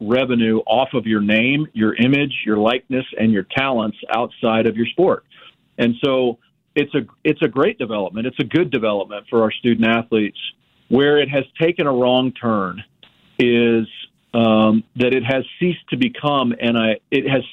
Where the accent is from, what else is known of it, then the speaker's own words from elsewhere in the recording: Manhattan, Kansas, United States; my experience as a young person growing up in Manhattan, Kansas